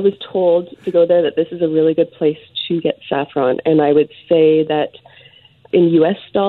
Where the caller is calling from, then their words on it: Vancouver, British Columbia, Canada; I'm calling from Vancouver.